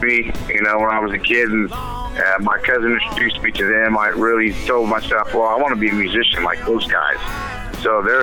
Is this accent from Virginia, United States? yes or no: no; Visalia, California, United States; And I'm from Visalia, California, which is the central San Joaquin Valley, about an hour north of Bakersfield, California